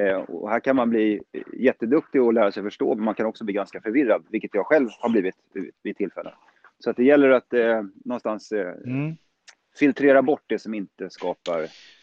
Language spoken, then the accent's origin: Swedish; Stockholm, Stockholm County, Sweden; när jag växte upp i Stockholm